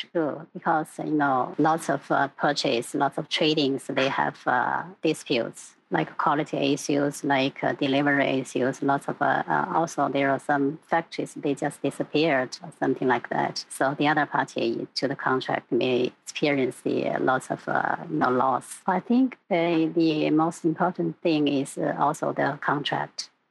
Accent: northern China, China; moved away; Yeah, because it's more than 20 years I've lived in the south. But still, you know, northern China is my hometown. I still enjoy snow and cold weather.

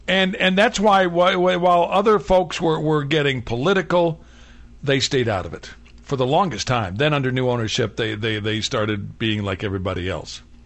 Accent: Kansas City, Missouri, United States; Now, I grew up in Kansas City. And I followed the Kansas City Royals.

